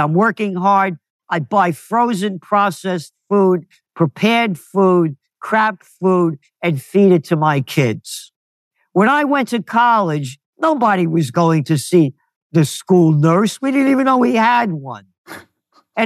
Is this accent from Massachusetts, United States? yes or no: no; New York City, New York, United States; I grew up in the Bronx as a kid. I was the youngest of five. I ran away from kindergarten at 4.5 years old across the Boston Post Road.